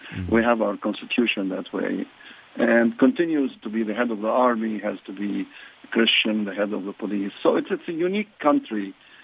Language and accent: English; Lebanon; Unfortunately, we had a beautiful country. It used to be known as the Switzerland of the Middle East.